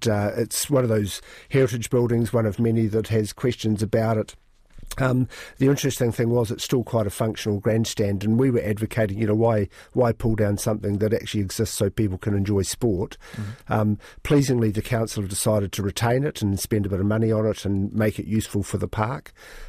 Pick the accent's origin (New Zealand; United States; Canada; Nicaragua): New Zealand; Taihape, Manawatū-Whanganui; Oh gosh, yes I am. Born and bred in Taihape, a fantastic upbringing.